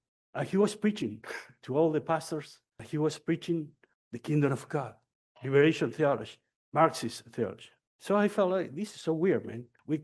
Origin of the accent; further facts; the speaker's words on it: Argentina; I grew up in Argentina, in the middle of dictatorships until, let me see, when I was 23 or 24, I voted for the first time, democracy.